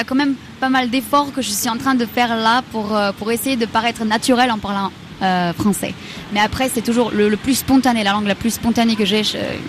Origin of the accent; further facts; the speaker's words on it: France; first language Armenian; la langue de la maison, la langue de la famille. C'est l'arménien, mais après, comme je suis née en France, le français a été la deuxième, c'est pas la deuxième langue, mais c'est une deuxième langue maternelle aussi.